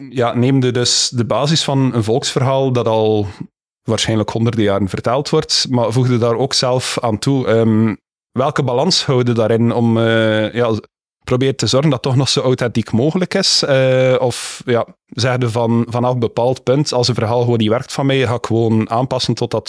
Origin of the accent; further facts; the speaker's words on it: Beernem, West Flanders, Belgium; Ik ben eigenlijk afkomstig van Beernem hier in de buurt.